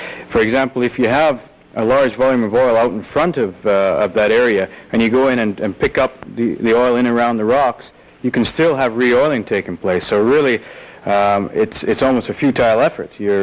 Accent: Canada; In fact, I come from Canada

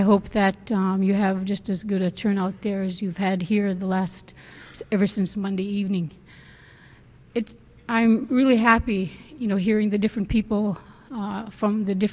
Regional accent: Deering, Alaska, United States; now in Kotzebue, United States; I'm the president of Manilakh Association. I was born and raised in Deering, one of the villages in the Nana region, and I've spent most of my adult years here in Kotzebue.

